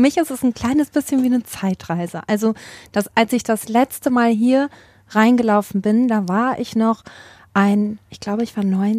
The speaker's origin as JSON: {"language": "German", "town": "Hagen", "region": "North Rhine-Westphalia", "country": "Germany", "tie": "born or raised there", "said": "Ich bin ja gebürtige Hagenerin."}